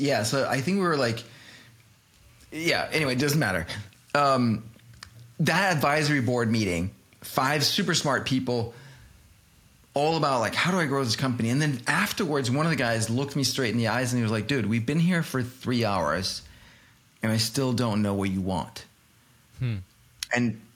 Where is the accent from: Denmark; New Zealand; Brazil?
Denmark; English is a second language; moved away as an adult; now in New York, United States; I'm born and raised in Denmark, but I got a job in Boston for a software company there. And I didn't want to move to Boston, so I insisted on living in New York.